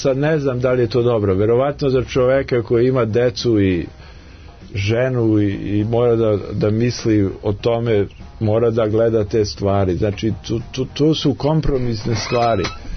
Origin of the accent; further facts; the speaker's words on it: Aleksandrovac, Šumadija and Western Serbia, Serbia; born there; ja sam rođen u Aleksandrovcu, u jednom malom gradu